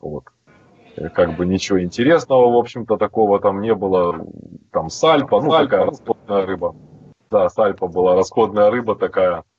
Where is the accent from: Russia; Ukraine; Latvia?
Ukraine; Feodosia, Crimea; Да, я из Феодосии, вот. Ну, в основном упор был на Черное море